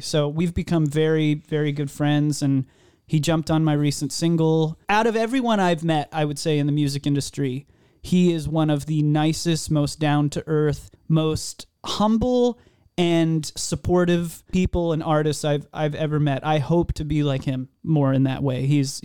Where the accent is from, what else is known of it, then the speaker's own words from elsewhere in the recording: Arlington, Texas, United States; now in Los Angeles, United States; No, I grew up in Arlington, Texas.